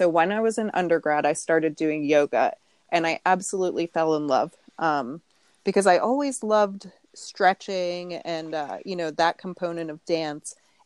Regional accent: New York, United States; Rockland County. Rockland. So go across the Hudson River.

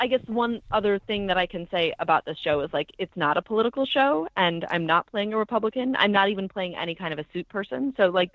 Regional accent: Philadelphia, Pennsylvania, United States; also born or lived in Boston, Massachusetts; I'm from Philadelphia originally, and so it's always Phillies first. But I lived in Boston for 7 years

